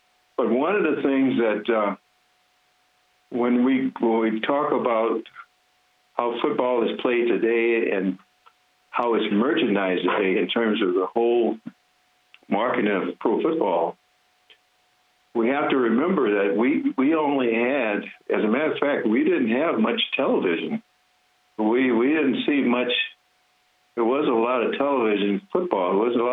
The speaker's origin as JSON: {"language": "English", "town": "Houston", "region": "Texas", "country": "United States", "tie": "born or raised there", "said": "my hometown, the Houston area where I'm from, was completely segregated"}